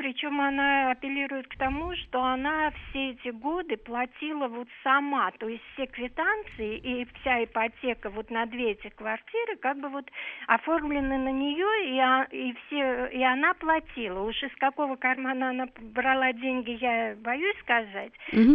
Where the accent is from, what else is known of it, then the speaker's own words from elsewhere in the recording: Moscow, Russia; я из Москвы.